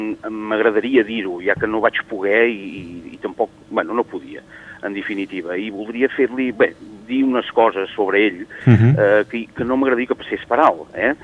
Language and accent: Catalan; Sant Feliu, Catalonia, Spain; ara ja en som sis de Sant Feliu que fem el camí